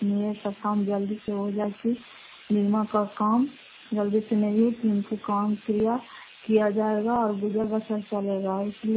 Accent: Fatehpur, Bihar, India; घर फतेहपुर, पंचायत मकरौता, जिला नालंदा, कराय पछवा ब्लॉक की निवासी हूँ।

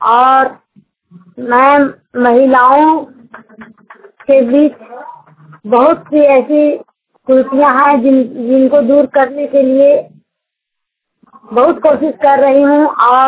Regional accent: Bishnugarh, Jharkhand, India; मैं विष्णुगढ़ से हूँ, विष्णुगढ़ हजारीबाग।

